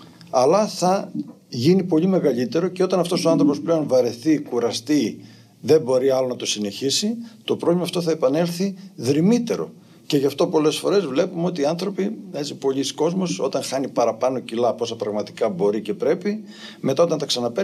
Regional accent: Arta, Epirus, Greece; όπως λέμε στο χωριό μου στην Άρτα.

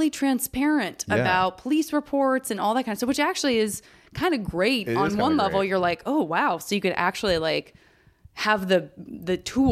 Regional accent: Tucson, Arizona, United States; I didn't grow up with a lot of lakeside activities or riverside activities. Yeah. I'm from Tucson

